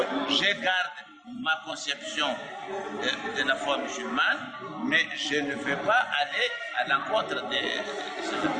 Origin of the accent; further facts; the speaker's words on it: Madagascar; Je suis malgache, mais quand j'arrive à Istanbul, je me retrouve chez moi